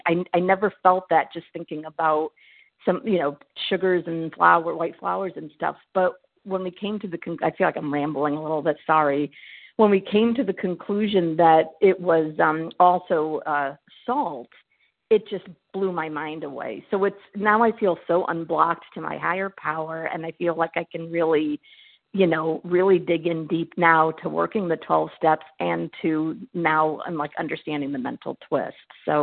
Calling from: Massachusetts, United States; I am calling from Massachusetts.

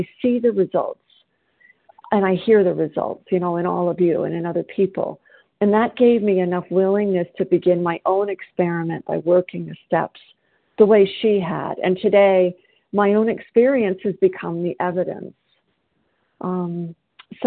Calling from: South Carolina, United States

